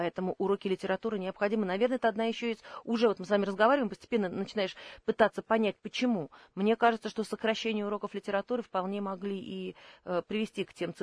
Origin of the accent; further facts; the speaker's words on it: Saint Petersburg, Russia; born there; Я родилась в Ленинграде